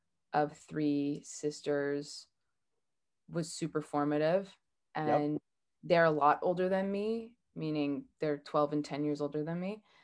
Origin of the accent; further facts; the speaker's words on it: Winnipeg, Manitoba, Canada; I love Winnipeg in a way. I did not like growing up there in that I was very bored and very cold.